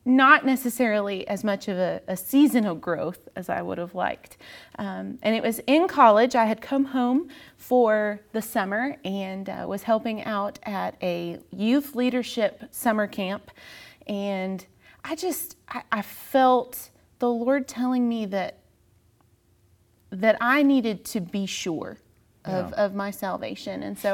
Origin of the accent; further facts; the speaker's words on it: Dayton, Ohio, United States; also born or lived in Orlando, Florida; I was born in Orlando, Florida, into a wonderful Christian home. I have wonderful parents. I have three older brothers, so I've got my own little security squad around me. It's great. But we moved to Dayton, Ohio shortly after